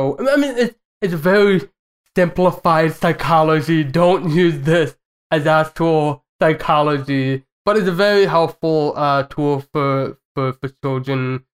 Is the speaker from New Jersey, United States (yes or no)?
yes; New Jersey, United States; moved away; I've moved from my home state, and I can't say there's too much I missed about New Jersey, because it's New Jersey.